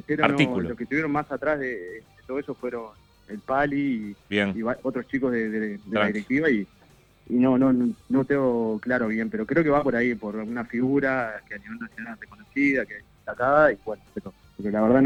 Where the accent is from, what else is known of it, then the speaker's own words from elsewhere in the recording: Rosario, Colonia, Uruguay; yo soy coterráneo de Godín, yo soy de Rosario.